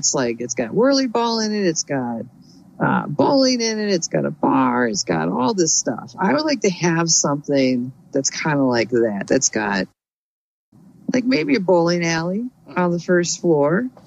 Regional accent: Chicago, Illinois, United States; I'm from Chicago, so we need a rooftop on the top.

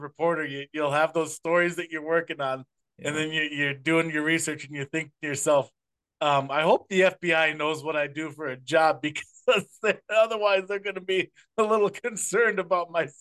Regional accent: Barneville, Wisconsin, United States; now in Iowa, United States; when I was growing up in Southwest Wisconsin in a town called Barneville that just did massive destruction to that town back in 1984.

